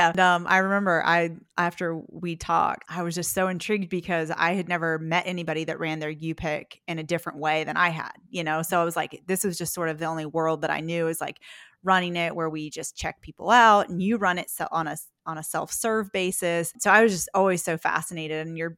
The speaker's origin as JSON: {"language": "English", "region": "West Virginia", "country": "United States", "accent": "West Virginia", "said": "Yeah, we just have like a washed up West Virginia accent. Well, I do at least."}